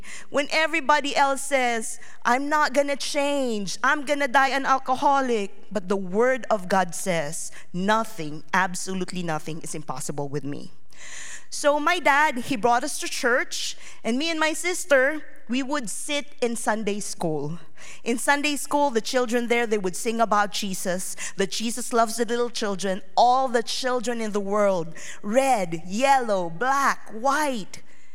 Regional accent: Philippines; And growing up in the Philippines, I remember it was so difficult

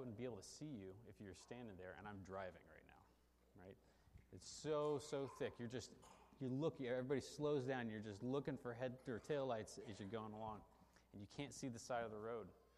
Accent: Oakland, California, United States; born there; And I grew up in fog. I was born in Oakland, California. And so fog is just part of our life.

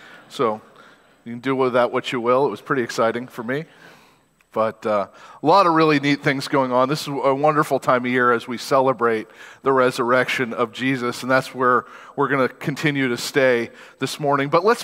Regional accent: Maine, United States; it used to be on the radio station that I grew up listening to in Maine

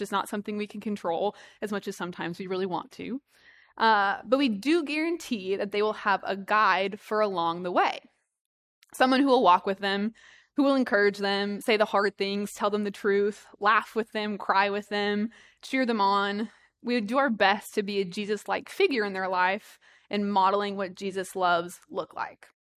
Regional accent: Massachusetts, United States; born there; now in Rhode Island, United States; I was born in Massachusetts, and so I feel like we can relate on that level.

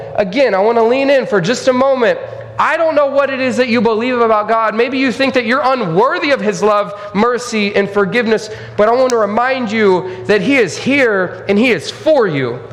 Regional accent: Texas, United States; I'm from Texas, so I might be a little bit biased

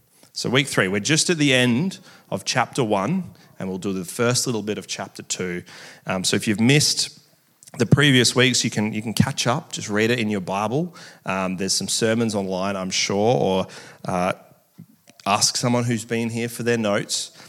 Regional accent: Australia; What we are told growing up in Australia, the way that our culture has moved, is that we actually are told we define ourselves.

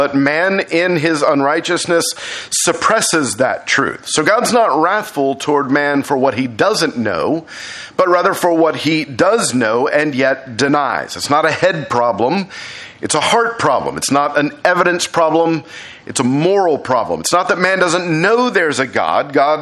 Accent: Texas, United States; I'm Texan to the bone. This is like the first time I've ever seen snow.

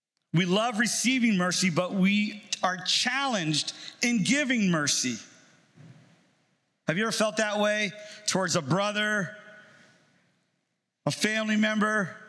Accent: New York, United States; when I was growing up in New York, the kid that rode the short bus.

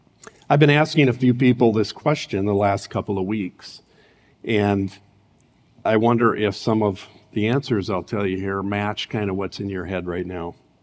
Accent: Urbandale, United States; got saved back in 1983 while living in Austin, Texas. I am originally from the Urbandale area.

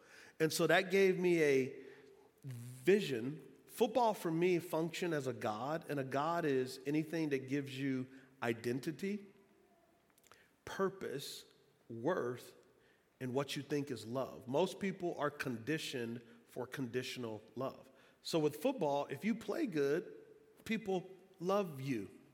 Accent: San Antonio, Texas, United States; Well, so I grew up in San Antonio, Texas. I grew up on what's called a West Side, and a lot of it's been gentrified now.

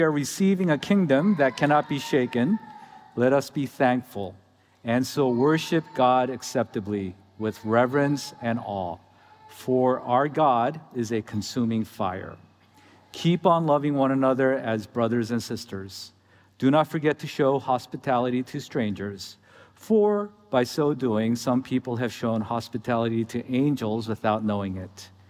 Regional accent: Pittsburgh, Pennsylvania, United States; also born or lived in State College; I was born in Pennsylvania. My parents met when they were getting their PhDs at Penn State. And so I was born at Penn State. And then by age seven, we moved to Pittsburgh.

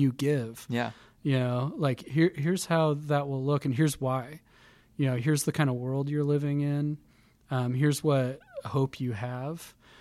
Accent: United States; Because it's like, well, yeah, but I am actually an American.

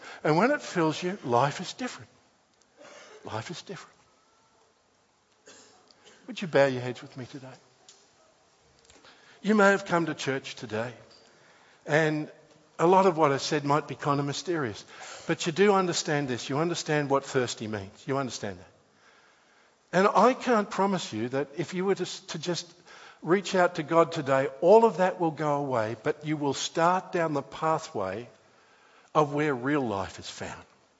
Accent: Australia; Your spiritual life, I know, I'm Australian, I'm not spiritual.

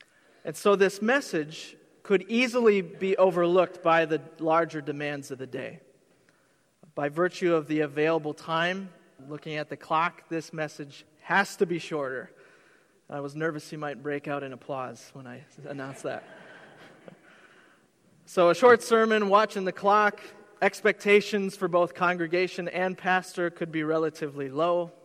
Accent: Hudson, Wisconsin, United States; I grew up in Hudson, Wisconsin, right on the border.

